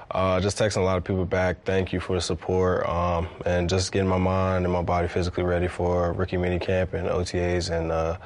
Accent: Augusta, United States; born there; I was born in Augusta, so I have a lot of family up here.

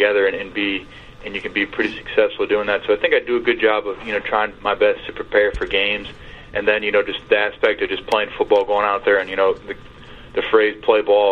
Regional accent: Cincinnati, Ohio, United States; Well, I think, you know, when I was growing up, I grew up in Cincinnati, and, you know, the Ravens were always on TV playing the Bengals.

